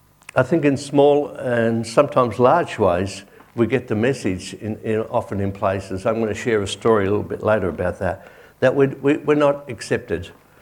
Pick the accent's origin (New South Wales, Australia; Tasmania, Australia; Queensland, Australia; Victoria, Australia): Victoria, Australia; St Albans; I grew up in St. Albans with a lot of Maltese people